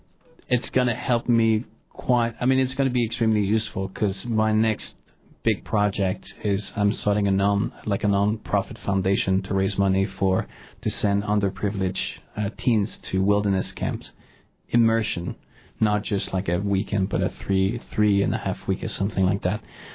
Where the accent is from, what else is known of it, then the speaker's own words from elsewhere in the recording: Montreal, Quebec, Canada; moved away as an adult; now in New York, United States; I grew up in Montreal. And then when I was 21, I moved to New York.